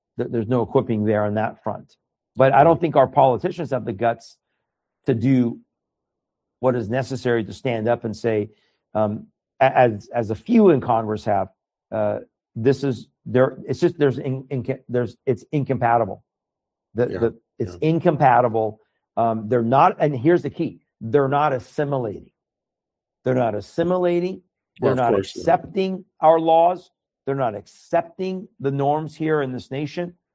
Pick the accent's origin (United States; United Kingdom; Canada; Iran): Iran; first language Persian; English is a second language; And I'm from Iran. I speak Farsi. I don't speak Arabic.